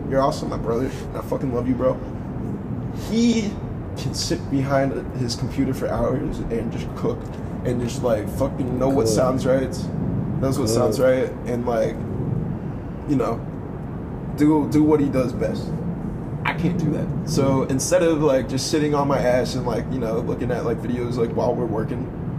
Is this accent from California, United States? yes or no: yes; Carlsbad, California, United States; I grew up in Carlsbad.